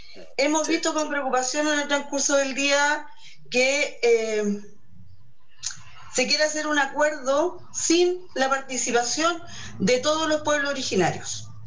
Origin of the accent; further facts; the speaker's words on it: Copiapó, Atacama, Chile; now in Coquimbo, Chile; Yo vivo ahora en la región de Coquimbo. Yo soy originaria de Copiapó, ¿ya? Y el pueblo Koya está reconocido territorialmente en la región de Atacama, en las provincias de Chañaral y en la provincia de Copiapó. Nosotros somos un pueblo transhumante